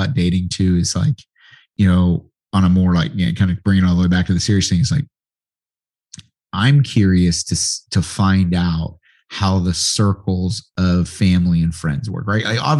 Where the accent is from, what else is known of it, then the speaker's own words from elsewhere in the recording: California, United States; I was from California, and I'd walk in and people like, you're not from here.